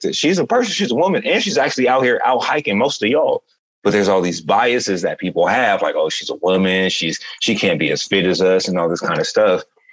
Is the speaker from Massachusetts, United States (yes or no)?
no; Altadena, California, United States; I'm from Altadena, California. The mountains are in my backyard.